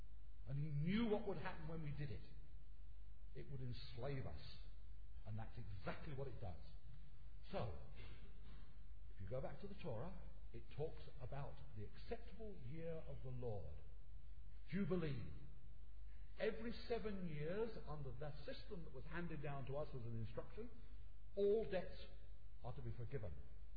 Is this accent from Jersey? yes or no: yes; Jersey; moved away; I actually came to this country as a refugee. I may look white, but I come from the Channel Islands, a little group of islands to the south of England, not far from the coast of France, and I came here because of fascism.